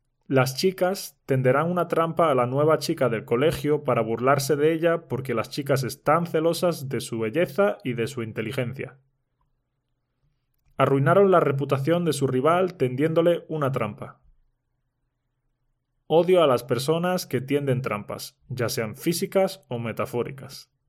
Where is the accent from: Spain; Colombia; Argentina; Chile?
Spain; first language Spanish; ya sabéis que soy nativo de España